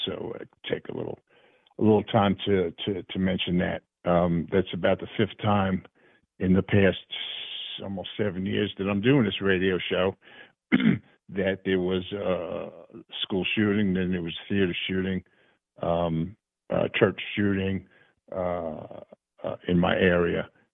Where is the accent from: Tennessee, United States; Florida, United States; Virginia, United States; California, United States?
Tennessee, United States; here near my hometown in Tennessee, in Antioch, Tennessee, I'm down in Chattanooga.